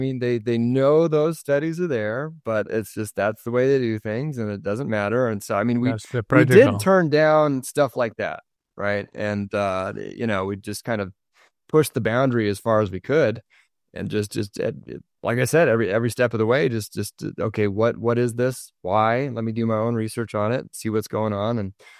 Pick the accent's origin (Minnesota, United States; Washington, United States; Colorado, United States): Washington, United States; moved away as an adult; now in Utah, United States; my wife just looked at me in the car and said, should we move to Utah? We grew up in the Washington state.